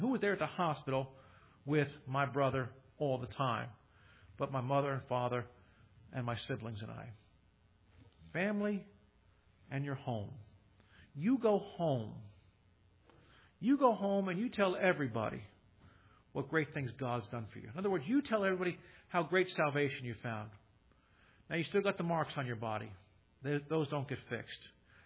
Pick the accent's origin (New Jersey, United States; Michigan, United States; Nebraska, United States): Nebraska, United States; Kearney; They say, where'd you grow up? In Kearney? You're pastoring? In your hometown? I'm like, yeah.